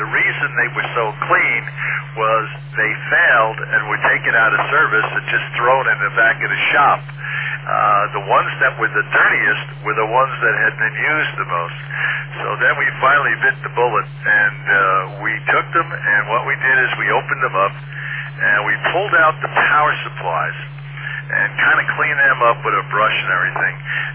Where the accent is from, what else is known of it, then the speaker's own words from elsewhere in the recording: Port Washington, New York, United States; also born or lived in Roslyn; I grew up in Port Washington, also lived in Roslyn.